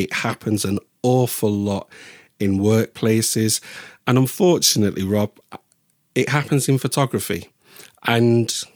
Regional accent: Bradford, Yorkshire and the Humber, United Kingdom; in particular, and even a particular part of Bradford is what I call home. I definitely see myself as English as well as Yorkshire.

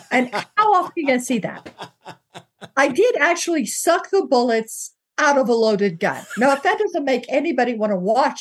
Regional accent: the South, United States; I mean, you're from the South. I'm from the South.

